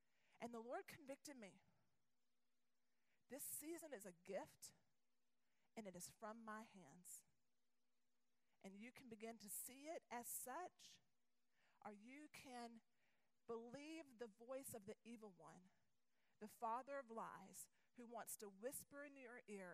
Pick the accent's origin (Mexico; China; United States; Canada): United States; the South; I grew up in the Bible Belt